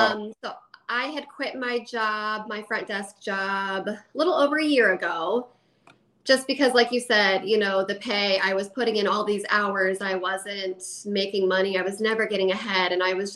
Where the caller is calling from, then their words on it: Ohio, United States; I'm good. I'm calling in from Central Ohio.